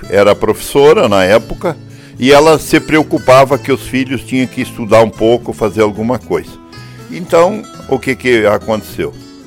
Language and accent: Portuguese; Pato Branco, Paraná, Brazil; Eu nasci em Pato Branco, sou patobranquense. Meus pais de Pato Branco saíram e vieram para o Canela, distrito de Pato Branco. E ali em Canela a gente foi crescendo até os 12.